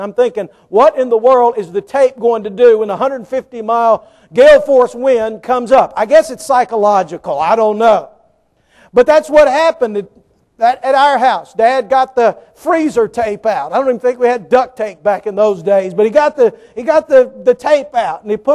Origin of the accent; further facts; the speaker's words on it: Louisiana, United States; Growing up in South Louisiana, of course, we're accustomed to storms.